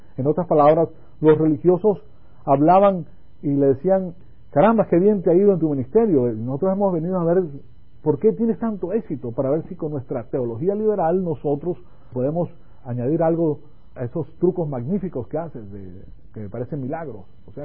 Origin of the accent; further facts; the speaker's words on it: Venezuela; moved away; Cuando yo vine de Venezuela, yo vengo de una familia en Venezuela que es muy poderosa, pues está en los rangos más altos de Venezuela.